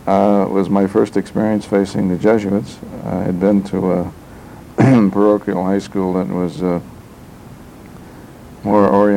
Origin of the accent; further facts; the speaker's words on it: Chicago, Illinois, United States; But anyway, I was raised in Chicago and had the usual provincialism that big city people have